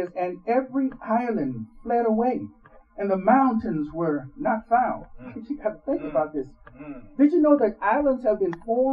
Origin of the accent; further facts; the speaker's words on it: Jacksonville, Florida, United States; I grew up in Jacksonville, flatland.